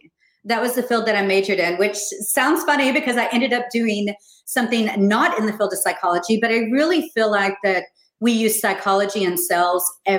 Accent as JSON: {"language": "English", "region": "Texas", "country": "United States", "tie": "born or raised there", "also_born_or_lived": "Oklahoma", "said": "So I grew up in Texas and also in Oklahoma. So I spent the majority of my young formative years in the Dallas-Fort Worth Metroplex, which is where I am now."}